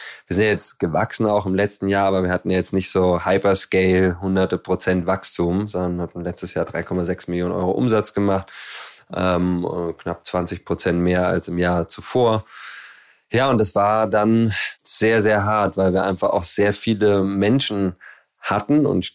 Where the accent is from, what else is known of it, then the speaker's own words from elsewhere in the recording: Berlin, Germany; Ich bin ja Berliner, seit 40 Jahren hier am Start